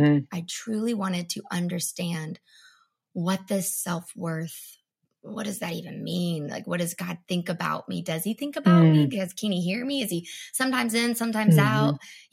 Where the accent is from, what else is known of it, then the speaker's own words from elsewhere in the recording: Georgia, United States; I live in Georgia. I live in South Georgia. I grew up in North Georgia, country girl.